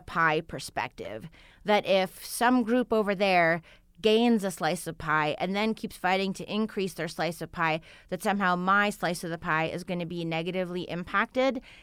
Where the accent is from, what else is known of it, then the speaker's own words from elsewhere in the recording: Montreal, Quebec, Canada; and I should say that I'm from Montreal